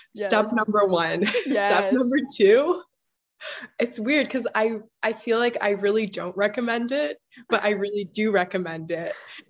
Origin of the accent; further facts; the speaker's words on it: Kahuku, Hawaii, United States; now in Rhode Island, United States; so anything's fine. Some people call me … I'm from Kahuku, Hawaii. That's on the North Shore of Oahu.